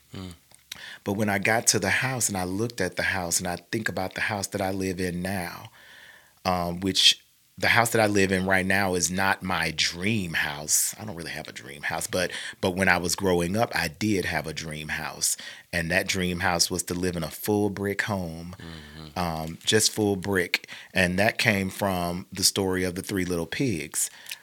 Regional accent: Mobile, Alabama, United States; And so I grew up in Mobile, grew up in Pritchard. Pritchard is another city right adjacent to Mobile.

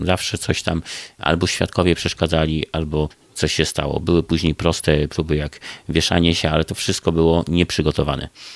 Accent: Podlaskie Voivodeship, Poland; moved away; ja pochodzę z województwa podlaskiego, z małej miejscowości.

